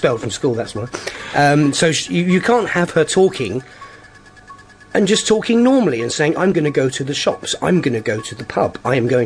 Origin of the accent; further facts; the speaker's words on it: London, United Kingdom; because I grew up in South London, there was about 40 kids in one class.